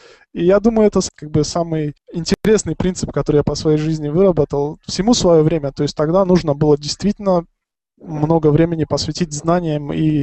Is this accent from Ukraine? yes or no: no; Tajikistan; я, будучи из Таджикистана, могу делать какие-то интересные вещи